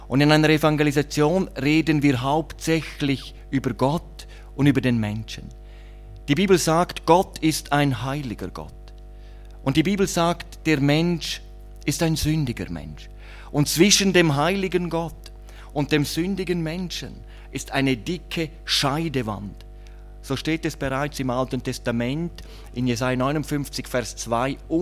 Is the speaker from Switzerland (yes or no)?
yes; Switzerland; ich komme ja aus der Schweiz